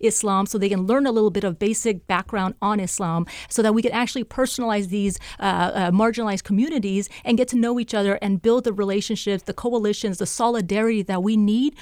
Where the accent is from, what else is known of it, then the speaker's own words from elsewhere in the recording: United States; So as an American Muslim, I say that my focus is not Trump.